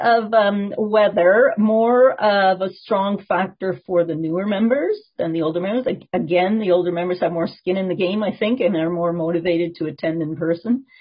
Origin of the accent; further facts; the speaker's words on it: Canada; So this was kind of interesting because weather came out on top. We're so Canadian.